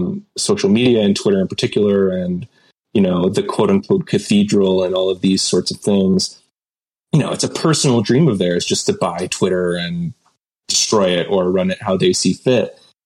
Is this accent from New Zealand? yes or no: no; Canada; I'm Canadian. But we get a lot of American culture here.